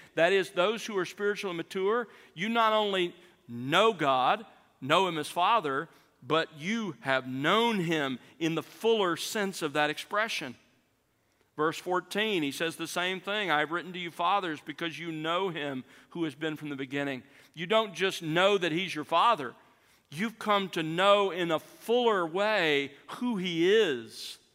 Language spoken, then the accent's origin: English; Alabama, United States; When I was growing up in South Alabama, we lived on the edge of a lot of forested area